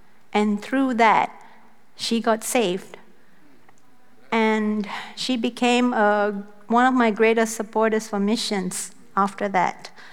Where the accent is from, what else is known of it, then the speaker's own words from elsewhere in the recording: Singapore; Well, I'm Indian. My dad is from India. I'm from Singapore, but I'm Indian.